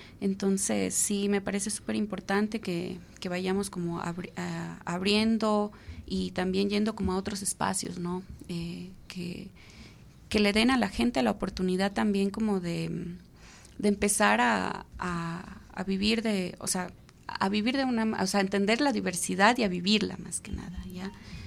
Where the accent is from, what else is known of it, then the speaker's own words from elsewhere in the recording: Loja, Ecuador; en Loja, que es la ciudad de donde yo vengo